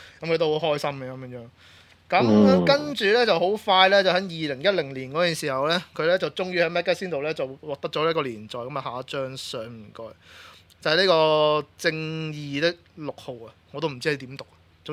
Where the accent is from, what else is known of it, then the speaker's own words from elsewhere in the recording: Hong Kong; 我都已经觉得我们香港人都真的相当之厉害的